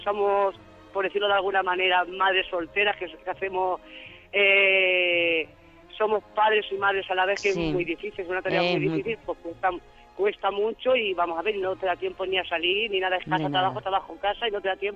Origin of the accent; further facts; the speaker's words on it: Madrid, Community of Madrid, Spain; Yo soy de Madrid.